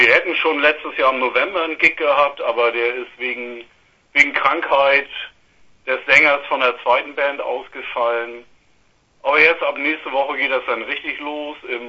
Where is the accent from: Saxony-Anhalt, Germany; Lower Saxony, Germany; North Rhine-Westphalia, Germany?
Lower Saxony, Germany; Lüneburg; Auf einmal merkt man, wir sind ja alle aus Lüneburg.